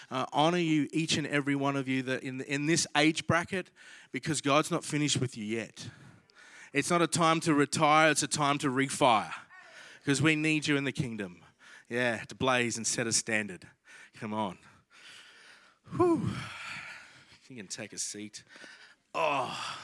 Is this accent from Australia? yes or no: yes; Innisfail, Queensland, Australia; Now, I've grown up in church in my life. I grew up in INC in Innisfail in North Queensland, hence why we moved to Cairns